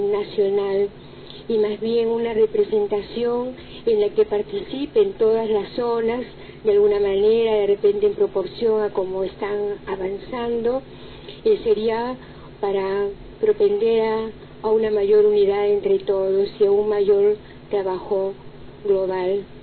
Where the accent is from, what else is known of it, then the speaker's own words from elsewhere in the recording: Lima, Peru; lo imagino eso en mi país, por ejemplo, ¿no? Que eso, por ejemplo, que en Lima, en la capital, estamos con un trabajo mayor